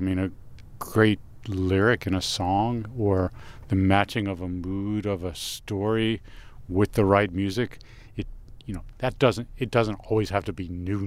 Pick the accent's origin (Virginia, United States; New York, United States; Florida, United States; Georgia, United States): New York, United States; just because being a kid growing up in New York, the English accent was fascinating.